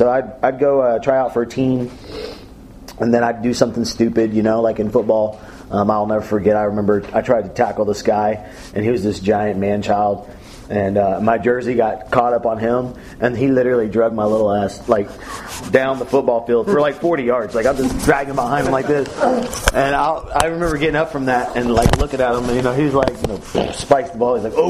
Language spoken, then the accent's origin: English; Deer Park, United States; cool, man, I'm from Deer Park.